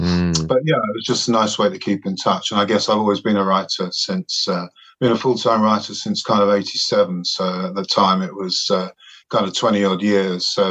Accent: London, United Kingdom; I come from South London, not far from where you come from.

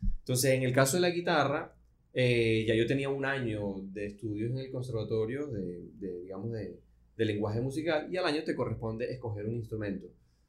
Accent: Barquisimeto, Lara, Venezuela; also born or lived in Puerto Ordaz; now in Caracas, Venezuela; Yo viví un año en Puerto Ordaz, tenía yo como dos años y medio. Tuvimos un año ya en Puerto Ordaz y de ahí nos fuimos a Barquisimeto y llegué a Barquisimeto de 3 años y medio, casi 4 años.

